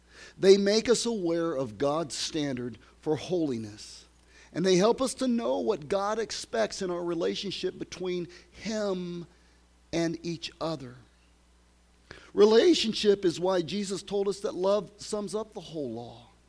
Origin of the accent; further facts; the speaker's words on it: Illinois, United States; I said, we're from Illinois, man.